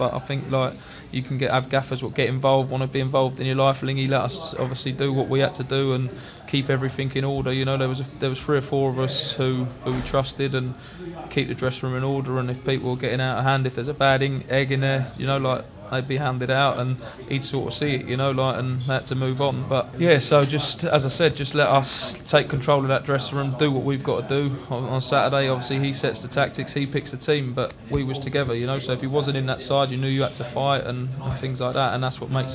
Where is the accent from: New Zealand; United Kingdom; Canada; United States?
United Kingdom; London; I grew up in Elephant and Castle.